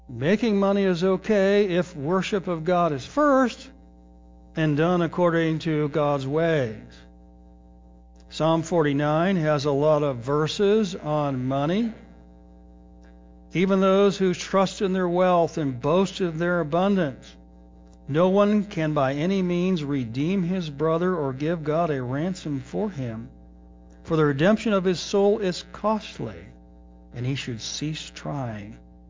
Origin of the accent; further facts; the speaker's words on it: Battle Creek, Michigan, United States; since we're from Battle Creek, we saw Kellogg socks.